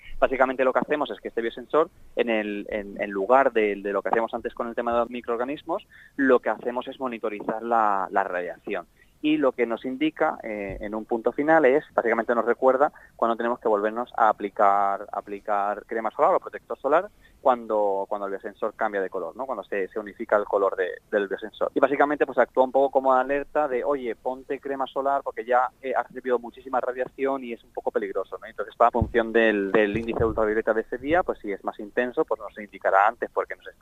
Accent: Spain; somos los únicos españoles galardonados

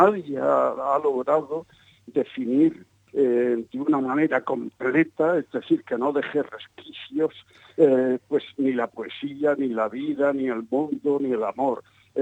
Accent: Spain; Es decir, yo soy español y amo sobre todo mi país, ¿no?

